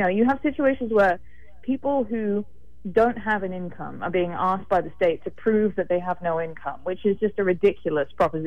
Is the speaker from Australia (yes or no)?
no; United Kingdom; You know, I'm from Britain.